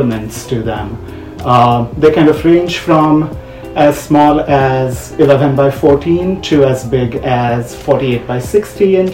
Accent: Mumbai, Maharashtra, India; now in Chicago, United States; it really talks to kind of my upbringing in India. I grew up there in Mumbai before I moved to Chicago.

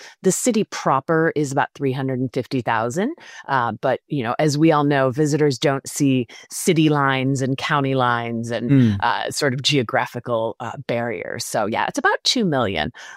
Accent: Cleveland, Ohio, United States; I'm excited to share. Cleveland is my hometown, so it's very easy for me to talk about.

